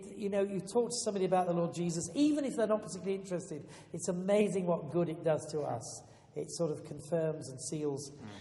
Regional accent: Yorkshire and the Humber, United Kingdom; I was brought up in Yorkshire. My parents were God-fearing parents who taught me to read the Bible and to pray, and we went to church. But it wasn't a church where they preached the gospel.

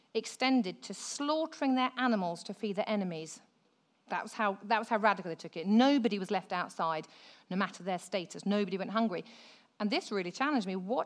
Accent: United Kingdom; We don't talk about money because we're British.

